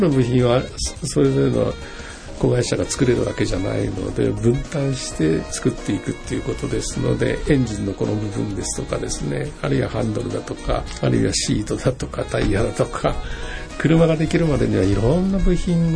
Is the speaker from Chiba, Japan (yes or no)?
yes; Chiba, Japan; now in Tokyo, Japan; 千葉県の外房のもう海の方で、もう田舎の方から来てますけどね。